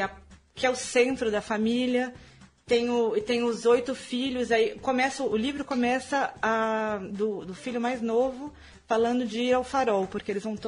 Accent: Florianópolis, Santa Catarina, Brazil; also born or lived in Laguna; porque eu sou de Florianópolis e amo praia.

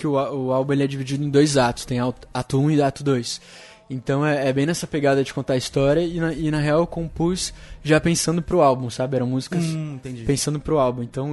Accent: Curitiba, Paraná, Brazil; also born or lived in Porto Alegre; Eu nasci em Porto Alegre e eu fui morar em Curitiba quando era bem pequeno.

